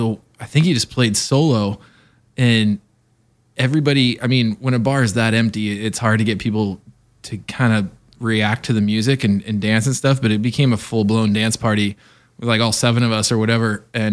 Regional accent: Monterey, California, United States; They're from my hometown of Monterey, Salinas area

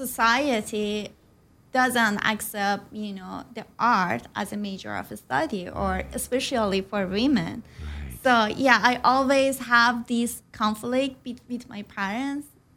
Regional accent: Tehran, Tehran Province, Iran; English is a second language; Yeah, I was born and grew in a post-revolutionary in Iran. So, yeah, so my early experience as a young woman in Iran

